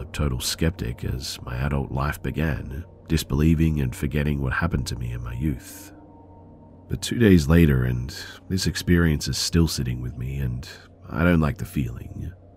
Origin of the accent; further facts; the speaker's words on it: India; I'm from India, so you can Google elevators to find out what I'm talking about